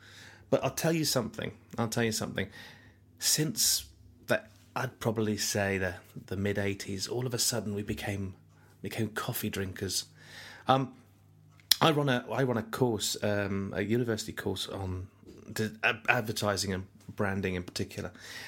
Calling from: United Kingdom; Now, traditionally, the British people, because I'm calling from Britain

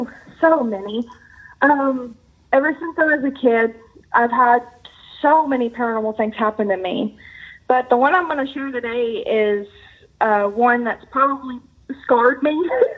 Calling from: Kentucky, United States; I'm from Western Kentucky. I actually live 30 minutes away from the Kentucky State Penitentiary.

